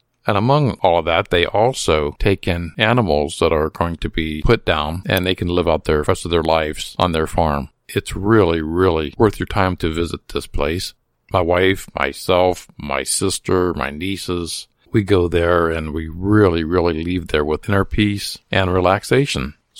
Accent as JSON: {"language": "English", "region": "Ohio", "country": "United States", "tie": "born or raised there", "said": "I had went to a healing tent near my hometown in Ohio. It's in Ravenna, Ohio"}